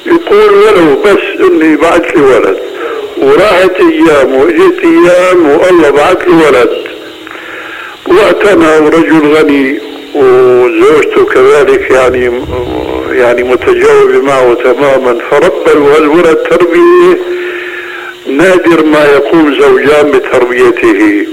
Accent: Syria; هيك كما يقولون عندنا في سوريا

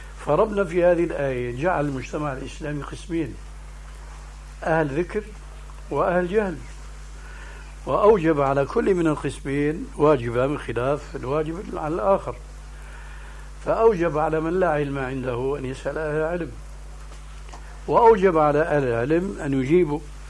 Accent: Syria; كما يقولون عندنا في سوريا يا أرض اشتدي ما حدا عليك يأدي

